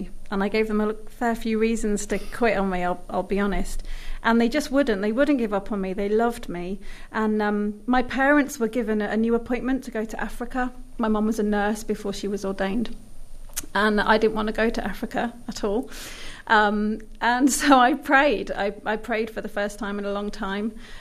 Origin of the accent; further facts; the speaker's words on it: Guernsey; born there; So I was born in Guernsey. I'm a Channel Islander and very proud donkey.